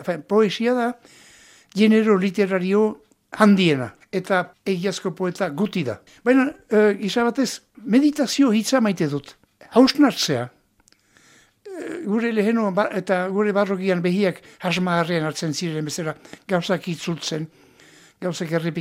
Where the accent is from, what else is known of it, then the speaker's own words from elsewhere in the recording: Navarre, Spain; Eta enetzat Iruña da gure hiriburua. Ta ni ere Nafarra naiz? Eletar gisa.